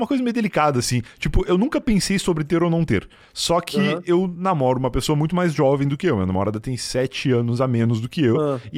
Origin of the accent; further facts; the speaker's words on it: Rio Grande, Rio Grande do Sul, Brazil; Porque eu sou gaúcho de Rio Grande, né? Que é uma cidade quase no Uruguai.